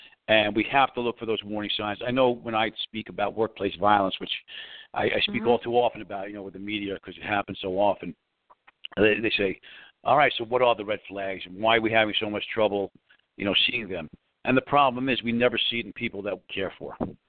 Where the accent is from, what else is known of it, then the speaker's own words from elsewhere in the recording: New York City, New York, United States; I grew up in New York City, even though I'm out of there now